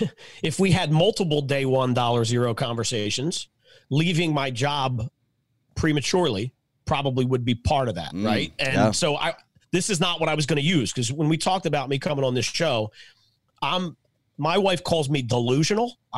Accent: Philadelphia, Pennsylvania, United States; So like I said, I grew up in Philly. I'm a four sports guy, Phillies, Flyers, Eagles, Sixers.

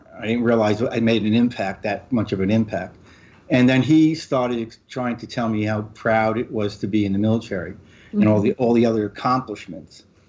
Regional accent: New York, United States; I'm from New York. You know, my father was from Bensonhurst, my mom from Queens and Corona. So I stripped up upbringing, Italian-American upbringing. We had a pizzeria, so.

